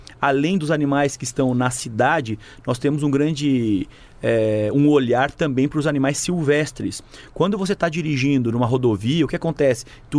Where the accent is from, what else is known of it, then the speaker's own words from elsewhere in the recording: Lages, Santa Catarina, Brazil; eu sou de Lages, da Serra Catarinense, eu tenho um orgulho tremendo pelo meu chão, eu sou o único deputado eleito da região serrana.